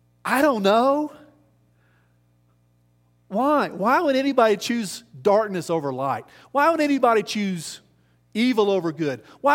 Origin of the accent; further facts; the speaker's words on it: Bonham, Texas, United States; I'm from Bonham, Texas. Can anything good come out of Bonham? I don't know. Not a whole lot's come out of Bonham. It's a small town in northeast Texas.